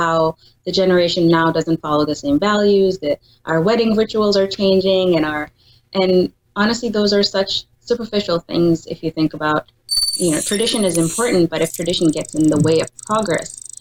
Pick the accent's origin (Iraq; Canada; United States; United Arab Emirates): United Arab Emirates; my parents are Pakistani, but I grew up in the United Arab Emirates okay. in the Middle East.